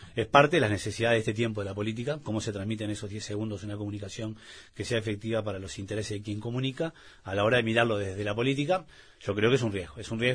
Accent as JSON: {"language": "Spanish", "country": "Uruguay", "said": "nosotros como uruguayos nos sentimos que vivimos en una sociedad que tiene un alto nivel de politización"}